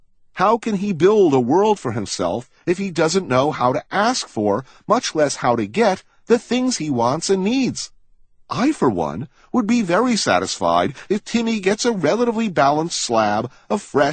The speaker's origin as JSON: {"language": "English", "region": "New York", "country": "United States", "said": "Because, well, for me, as a New Yorker, however quaint the concept, homeland security is still about keeping suicidal mass murderers from flying planes into our fucking buildings."}